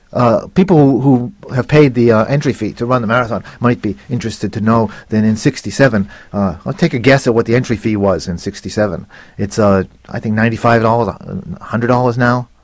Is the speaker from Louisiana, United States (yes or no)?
no; Milford, Massachusetts, United States; Well, I grew up in Milford, Mass., which is the next town from Hopkinton.